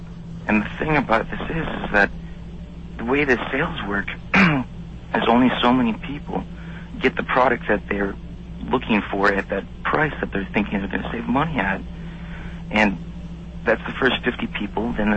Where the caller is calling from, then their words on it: Oakland, California, United States; I'm calling from Oakland.